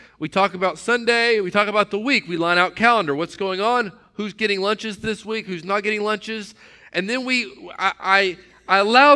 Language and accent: English; Knoxville, Tennessee, United States; in my home growing up in Knoxville, Tennessee, I had a set of rules to live